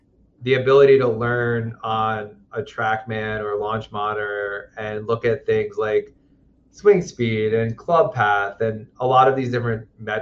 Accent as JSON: {"language": "English", "region": "Pennsylvania", "country": "United States", "tie": "born or raised there", "said": "I grew up outside of Philadelphia in Bucks County, Pennsylvania."}